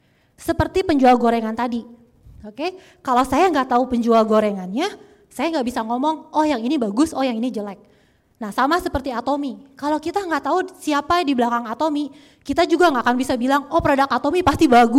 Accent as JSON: {"language": "Indonesian", "town": "Bandung", "region": "West Java", "country": "Indonesia", "tie": "born or raised there", "said": "Saya asli Bandung ya."}